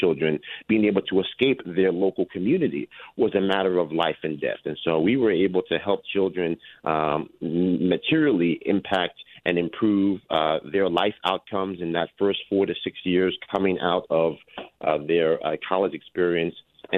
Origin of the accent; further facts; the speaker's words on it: Yonkers, New York, United States; Look, I'm from Yonkers, born and raised. As I say, Yonkers, city of hills, nothing on the level, but a beautiful place to raise a family.